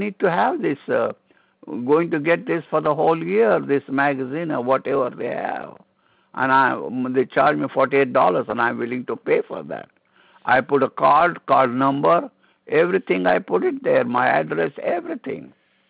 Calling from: Maplewood, New Jersey, United States; I'm speaking from Maplewood, New Jersey.

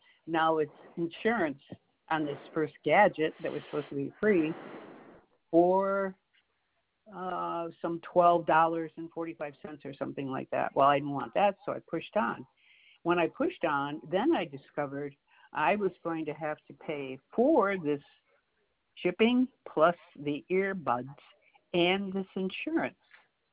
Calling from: Florida, United States; I'm calling you from Florida.

